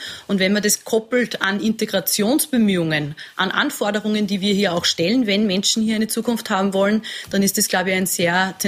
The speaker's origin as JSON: {"language": "German", "region": "Upper Austria", "country": "Austria", "tie": "born or raised there", "said": "in meinem Heimatbundesland Oberösterreich wird das seit Jahren schon so gepflegt"}